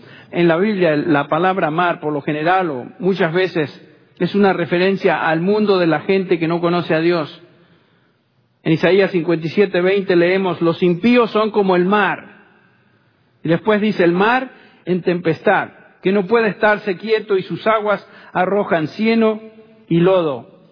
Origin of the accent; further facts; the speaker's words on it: Argentina; Yo recuerdo cuando era chico allá en Argentina